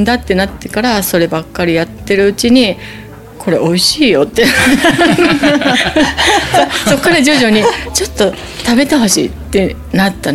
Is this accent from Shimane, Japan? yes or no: yes; Izumo, Shimane, Japan; 出雲生まれ、出雲育ち、所原町で生まれて、はい、うん、所原町に嫁いだので。